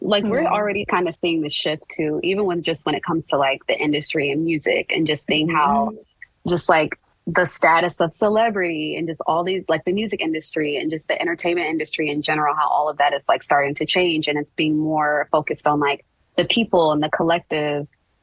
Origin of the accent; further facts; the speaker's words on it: Cleveland, Ohio, United States; I'm on my Sun Pluto line in Cleveland, which is my hometown.